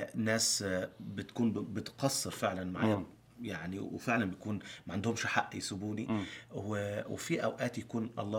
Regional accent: Egypt; بس احنا اللفظ الدارج عندنا في مصر

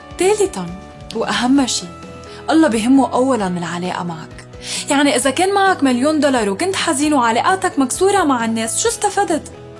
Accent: Lebanon; بتبلش توصف سنة 2020، خصوصي علينا كلبنانيين.

